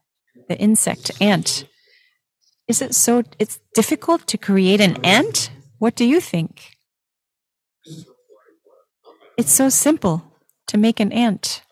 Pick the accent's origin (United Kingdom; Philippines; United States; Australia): Philippines; moved away; I came from the Philippines, and there are many cockroaches, but they only come out at night when it's dark.